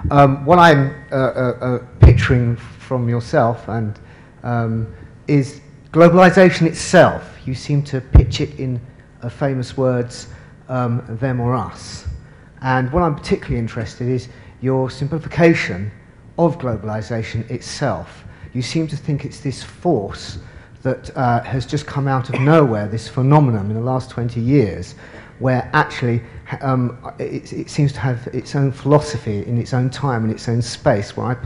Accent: Brighton, South East England, United Kingdom; I'm from Brighton in Sussex and a former student of Sussex University School of International Relations.

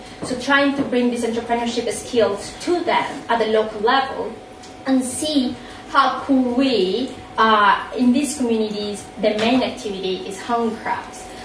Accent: Colombia; I'm originally from Colombia

